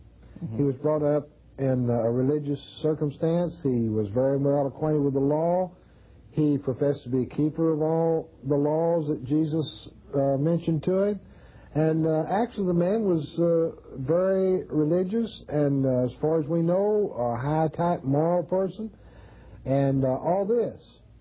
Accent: Kentucky, United States; I remember in my hometown where I used to live in Kentucky, not my first hometown, my second hometown

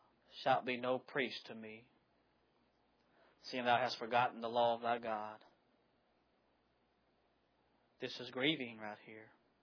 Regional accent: United States; so thankful to be an American. I wouldn't want to be nowhere else. I am proud in a good pride of being an American. I love my country.

